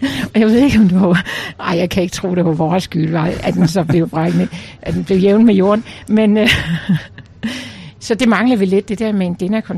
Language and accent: Danish; Region of Southern Denmark, Denmark; accent: Funen; bortset fra mit fynske jo, så kommer jeg mere fra Nordsjælland af, hvor min første mand boede, vi boede.